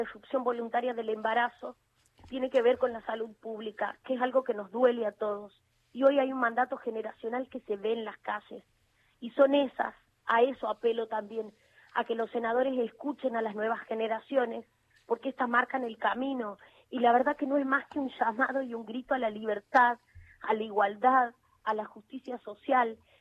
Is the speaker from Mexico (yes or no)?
no; Santiago del Estero, Argentina; yo te voy a dar un ejemplo que es de donde vengo, de la provincia de Santiago del Estero.